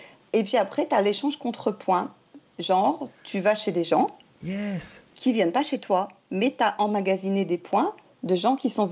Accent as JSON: {"language": "French", "country": "Martinique", "tie": "born or raised there", "said": "Et moi, je déteste le froid. J'ai grandi à la Martinique."}